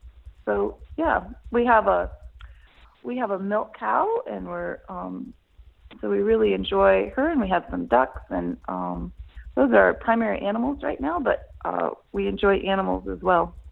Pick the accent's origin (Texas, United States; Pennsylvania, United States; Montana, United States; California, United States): Montana, United States; Moiese; So I grew up in Moise, north of Missoula, close to the Bison Range. And we did a lot of gardening there and outside work, and we were in 4-H and that kind of thing.